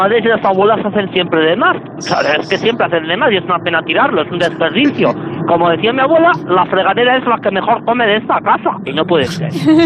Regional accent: Arnedo, La Rioja, Spain; yo soy muy, muy bestia, yo soy de Arnedo.

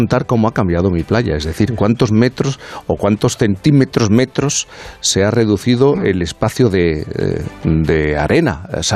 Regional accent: Jerez de la Frontera, Andalusia, Spain; yo que soy de Cádiz, que nací en Jerez, en la provincia de Cádiz

